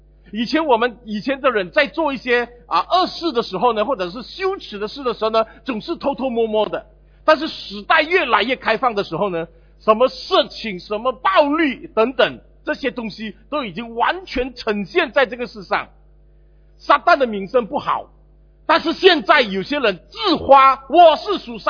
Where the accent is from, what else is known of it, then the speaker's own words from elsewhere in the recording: Singapore; 这是我们新加坡人无法想象的